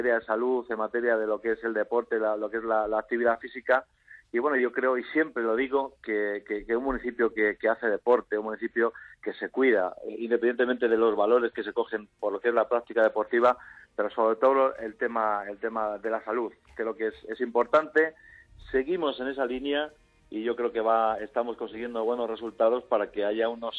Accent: Humanes de Madrid, Community of Madrid, Spain; yo he nacido en Humanes, soy de Humanes de toda la vida

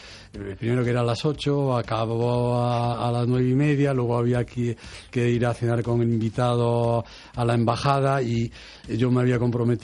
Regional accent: Galicia, Spain; como gallego y como español

